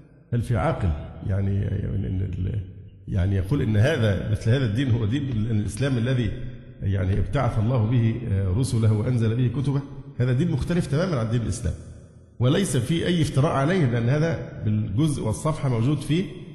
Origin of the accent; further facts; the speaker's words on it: Egypt; فما يحصل عندنا في مصر من عبادة الأضرحة